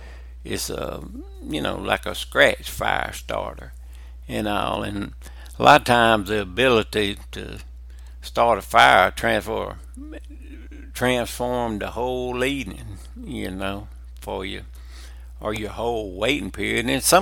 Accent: Alabama, United States; I'm from South Alabama.

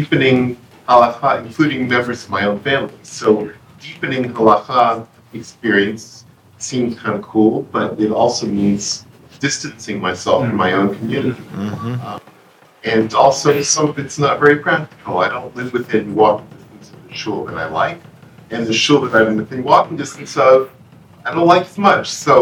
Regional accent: Washington, District of Columbia, United States; from Washington, D.C.

